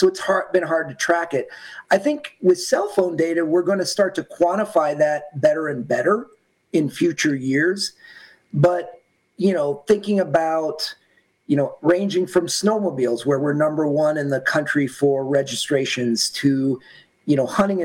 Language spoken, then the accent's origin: English; Kansas, United States; I grew up in Kansas where you could legally hunt at 5 or 6 at that time.